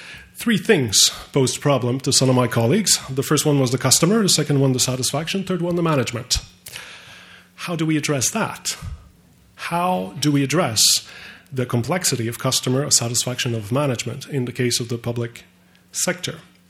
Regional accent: Canada; As a Canadian taxpayer who does not have the luxury of not paying taxes

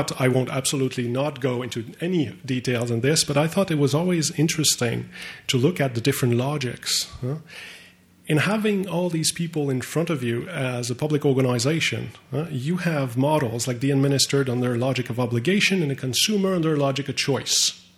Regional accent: Canada; As a Canadian taxpayer who does not have the luxury of not paying taxes

